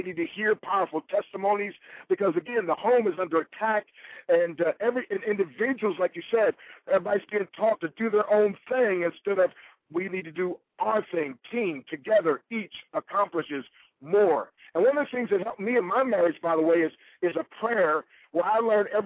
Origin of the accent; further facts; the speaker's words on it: Baltimore, Maryland, United States; born there; By the way, I was born in the Baltimore area, under Anne Arundel County, Maryland.